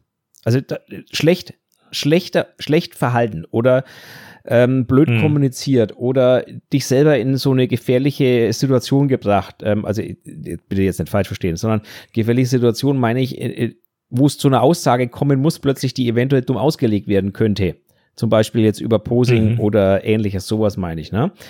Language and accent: German; Bavaria, Germany; Also ich bin Franke, deswegen, ne? Also bei uns das größte Lob der Franken, passt schon.